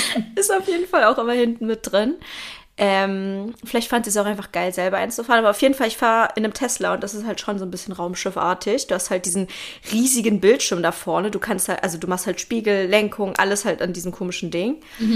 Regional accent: Berlin, Germany; ich komme ja aus Berlin und bei uns hatte halt niemand ein Auto.

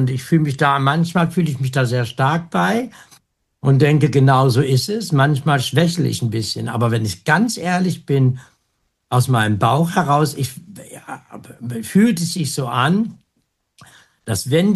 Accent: Osnabrück, Lower Saxony, Germany; VW in Osnabrück betrifft mich jetzt, was meine Heimat ist.

